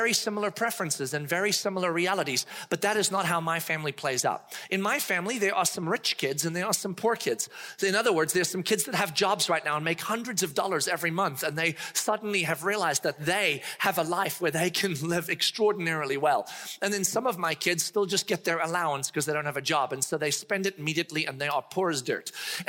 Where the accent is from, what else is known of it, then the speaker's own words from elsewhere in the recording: South Africa; born there; I was born in South Africa and my wife was born in Spain.